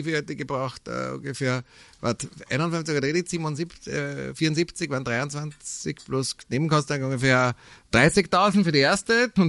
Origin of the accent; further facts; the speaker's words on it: Austria; Dann bin ich zur Bank gegangen und habe gefragt, ob sie das mir finanzieren als Österreicher.